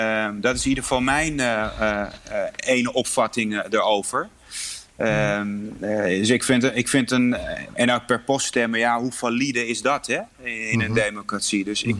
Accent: Poland; Ik voel mij heel erg verbonden met mijn moederland en mijn achtergrond.

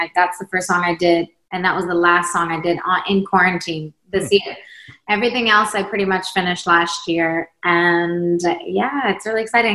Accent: Sweden; now in United States; And then I'm from Sweden, came to America.

